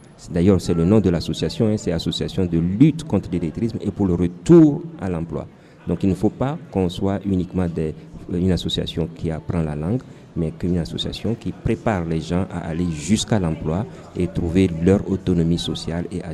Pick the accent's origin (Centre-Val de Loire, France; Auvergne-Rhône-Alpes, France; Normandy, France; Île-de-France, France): Centre-Val de Loire, France; Parce que moi, je suis du département 41. Je suis venu du Loir-et-Cher pour participer à ce forum.